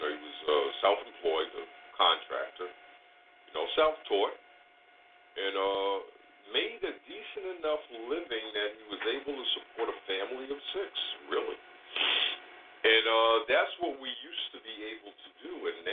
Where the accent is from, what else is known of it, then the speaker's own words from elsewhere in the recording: Wyandanch, New York, United States; we attended a church in Amityville, and I grew up in Wyandanche.